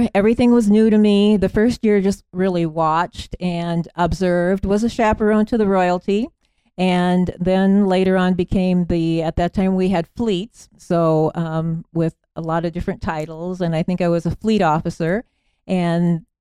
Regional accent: Hull, Iowa, United States; I'm a Northwest Iowa native. I've only lived as far south as Smithland. My hometown is Hall, a Boyden Hall graduate

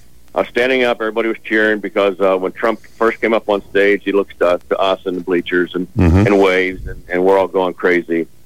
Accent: Pittsburgh, Pennsylvania, United States; I now split my time between my house in Pittsburgh, my hometown, and I also have a place in the Florida Keys.

